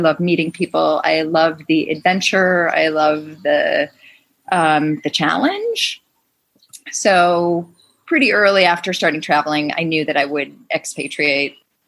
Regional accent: Chicago, Illinois, United States; And I grew up in Chicago, so it was close.

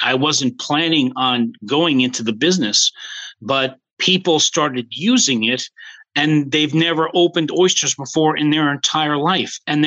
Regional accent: East Hampton, New York, United States; Well, I grew up here in East Hampton, New York, and we have a estuary right outside on our backyard, which grows oysters and clams.

